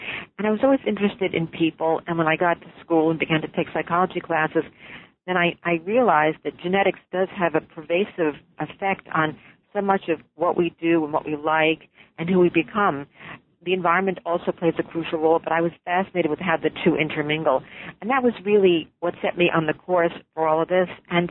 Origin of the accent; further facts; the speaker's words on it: New York City, New York, United States; I grew up in New York City, and I am a fraternal twin myself